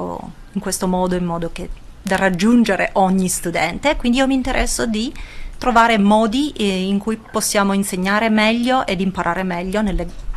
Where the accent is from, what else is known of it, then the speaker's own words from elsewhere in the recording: Soleto, Apulia, Italy; io vengo da Soleto, in provincia di Lecce, in Salento.